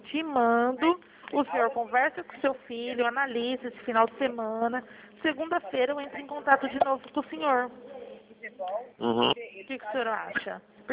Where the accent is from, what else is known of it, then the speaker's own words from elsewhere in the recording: Araçatuba, São Paulo, Brazil; Sou de Araçatuba